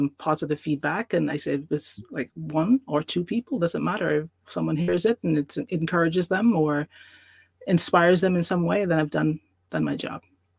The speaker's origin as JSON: {"language": "English", "country": "Bahamas", "said": "and I'm from the Bahamas, as I've mentioned before, and it's a place where it's a lot different from here. We don't have the four seasons."}